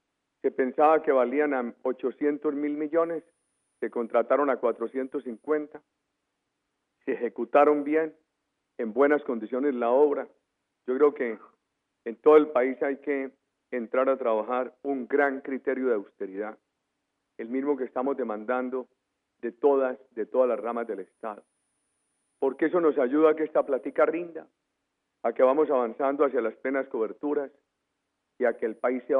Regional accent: Colombia; Como colombiano siento entusiasmo

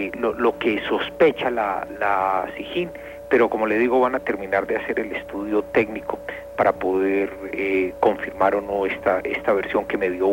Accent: Colombia; lo que uno debe hacer, por lo menos lo que yo haría como colombiano, es irlo a denunciar

